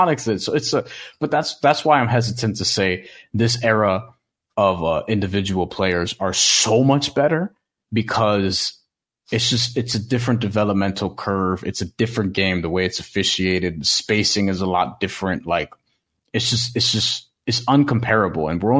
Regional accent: Queens, New York, United States; I'm from Queens.

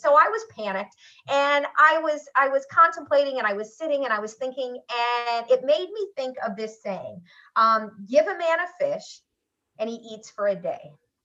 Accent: Missouri, United States; when my home state of Missouri started moving away from direct therapy

